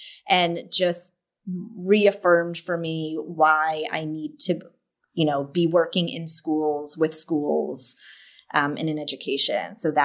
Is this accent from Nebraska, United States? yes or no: no; Buffalo, New York, United States; also born or lived in Boston, United States; now in California, United States; So I'm from Buffalo originally, and then I spent 17 years in Boston. I know cold. I know snow.